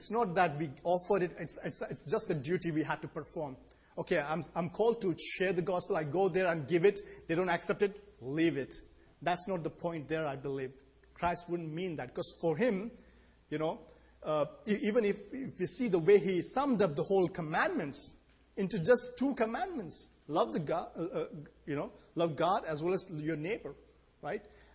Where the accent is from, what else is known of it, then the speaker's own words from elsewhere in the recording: India; I grew up in India. I come from there. You know, I have a Christian worldview that's there.